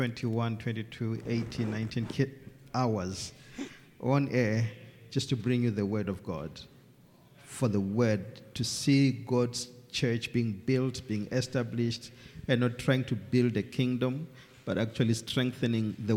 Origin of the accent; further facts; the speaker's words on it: Zimbabwe; now in South Africa; Yes, I'm a missionary from Zimbabwe to South Africa.